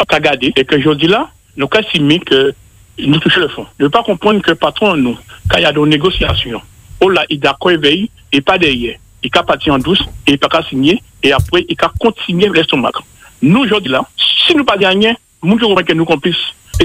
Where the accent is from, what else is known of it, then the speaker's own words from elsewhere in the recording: Guadeloupe, France; nous sommes des Guadeloupéens et que nous ne pouvons pas admettre et qu'à traiter des Guadeloupéens